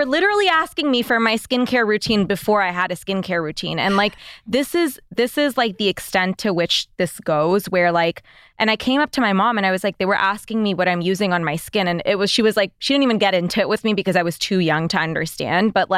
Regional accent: Bangladesh; I'm from Bangladesh, okay? And I went to a shop in Dhaka

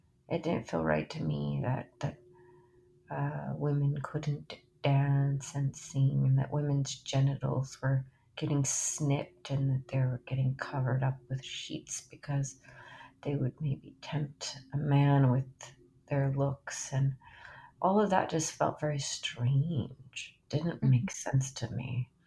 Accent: the South, United States; also born or lived in Brazil; where I grew up in the South with the really kind of Protestant Christian South. And then my father being Brazilian and I grew up partially in Brazil.

